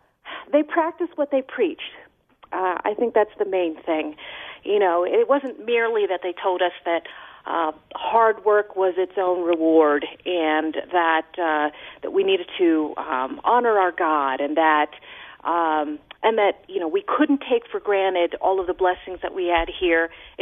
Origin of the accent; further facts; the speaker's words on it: New Jersey, United States; So I grew up in South Jersey. I was born in Philadelphia.